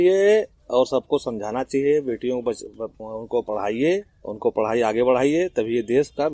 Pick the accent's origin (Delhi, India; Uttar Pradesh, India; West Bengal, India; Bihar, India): Uttar Pradesh, India; Azamgarh